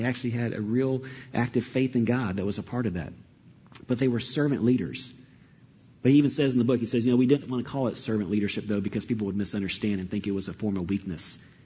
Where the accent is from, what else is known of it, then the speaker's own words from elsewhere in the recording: Atlanta, Georgia, United States; I was growing up in Atlanta, so I was right in the hub of it all, with the headquarters of Coke there.